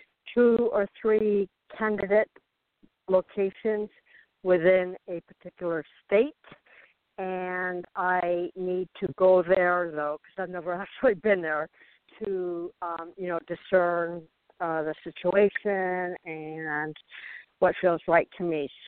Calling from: Arizona, United States; I'm calling in from Southern Arizona.

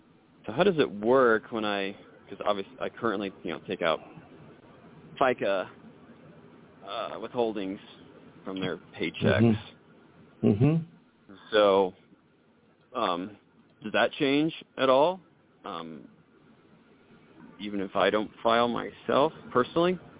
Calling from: New Mexico, United States; I'm from New Mexico, a wonderful state.

